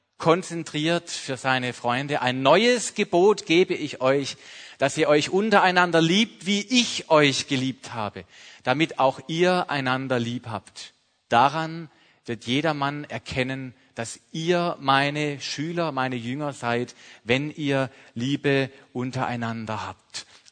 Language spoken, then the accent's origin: German; Mühlhausen an der Enz, Baden-Württemberg, Germany; Im Jahr 1993 war in dem Ort, wo ich aufgewachsen bin, meine Kindheit, meine Jugend verbracht habe, ein verheerendes Hochwasser. Mühlhausen an der Enz